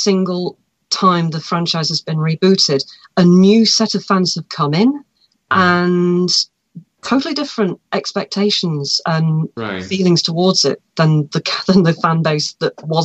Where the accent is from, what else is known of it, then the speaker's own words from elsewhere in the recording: East Midlands, United Kingdom; I am British born and bred. I live in the middle of Sherwood Forest.